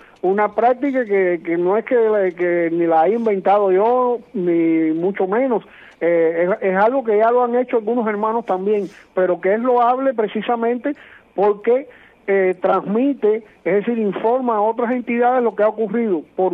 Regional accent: Cuba; somos cubanos

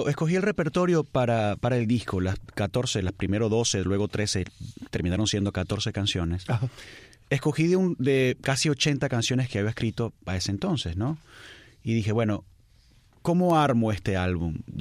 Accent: Valencia, Carabobo, Venezuela; aun cuando yo crecí en Valencia, y es mi ciudad, realmente, y es una cosa muy extraña, yo pertenezco a la cuadra donde yo viví. Yo soy de, sucede que ese sitio está en Valencia, pero ser valenciano tiene otro montón de connotaciones

